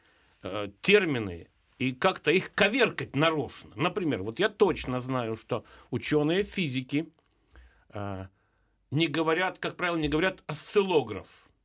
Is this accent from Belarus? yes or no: no; Ukraine; Но у меня есть оправдание, потому что я родился и вырос на Украине. У меня есть какие-то украинизмы, да, которые порой связаны с тем, что ударение не туда ставится.